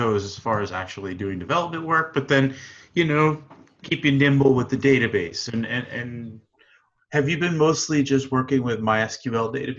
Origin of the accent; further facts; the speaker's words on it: New York, United States; It's just I'm a New Yorker. I know how to help people get around.